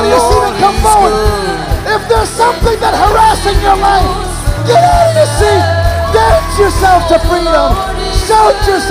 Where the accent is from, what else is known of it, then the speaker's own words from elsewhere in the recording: Paramus, New Jersey, United States; They started a church in my hometown in Paramus because of this Bible study.